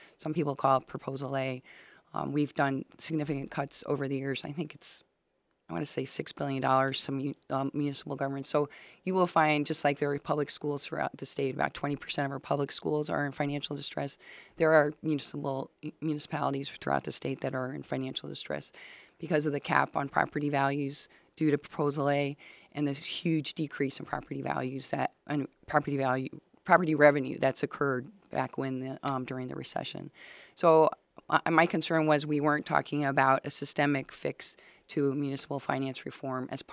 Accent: New York, United States; I grew up outside of a big city. I grew up the same distance Celine is from Detroit. I grew up outside of New York City.

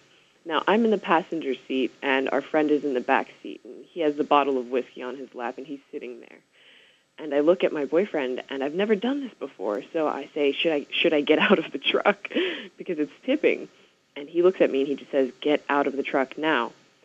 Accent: Sydney, New South Wales, Australia; now in United States; I moved to South Florida from Sydney, Australia.

